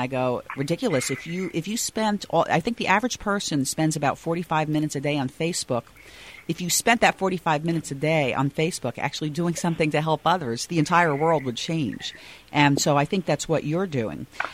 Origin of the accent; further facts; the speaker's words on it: New Jersey/New York City area, United States; And I'm originally from the New Jersey, New York City area.